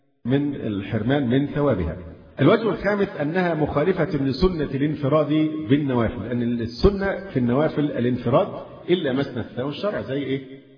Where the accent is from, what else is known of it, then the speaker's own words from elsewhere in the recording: Egypt; برضو مفروض أن احنا مصريين